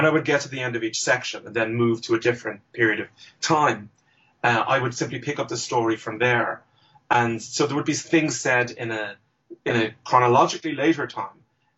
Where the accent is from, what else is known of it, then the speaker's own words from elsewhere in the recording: Ireland; talk about my own past, and really kind of mine my own memories for what it was like growing up in Ireland during those days and how the country has changed.